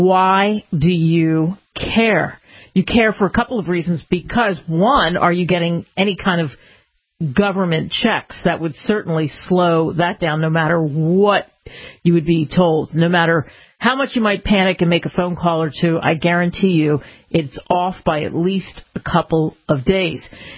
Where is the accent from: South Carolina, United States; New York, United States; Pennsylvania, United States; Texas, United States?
Pennsylvania, United States; Listen, I grew up outside of Philadelphia.